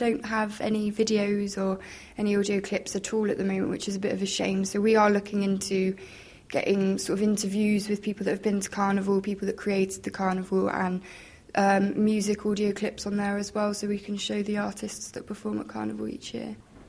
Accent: Bristol, South West England, United Kingdom; I'm from Bristol

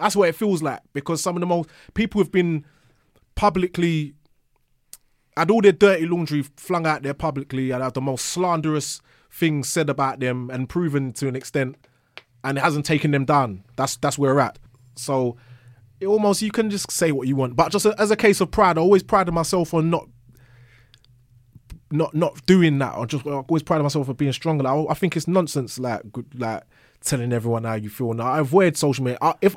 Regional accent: Bow, London, United Kingdom; because I grew up in Bow. Like they say, you were a Cockney if you was born under the sound of the Bow Bills.

